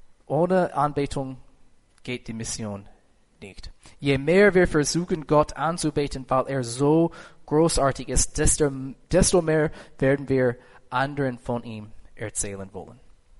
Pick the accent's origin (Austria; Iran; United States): United States; moved away as an adult; now in Germany; lass mich als Amerikaner eine Beobachtung sagen, die ich über Gemeinden in Deutschland gemacht habe. Also, in 2018 sind wir nach Deutschland gezogen. Wir haben hier 4,5 Jahre in Hamburg gewohnt und dann 1 Jahr in Amerika und dann jetzt wieder.